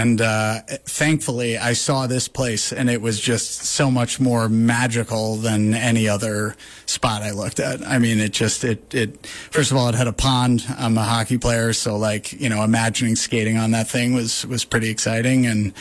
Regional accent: New York, United States; also born or lived in Brooklyn; I grew up in Westchester County. I went to high school and college in New York City. So I basically was living in Brooklyn for the last 20 years or so.

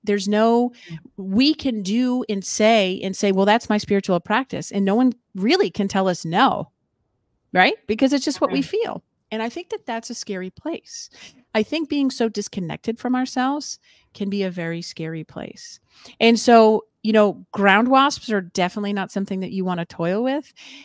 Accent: Massachusetts, United States; Now, I will just point out that I'm from Massachusetts.

